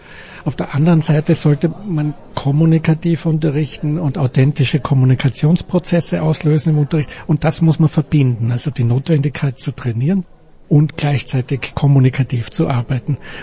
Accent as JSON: {"language": "German", "town": "Graz", "region": "Styria", "country": "Austria", "said": "Ich komme aus Graz und unterrichte dort am Vorstudienlehrgang der Grazer Universitäten."}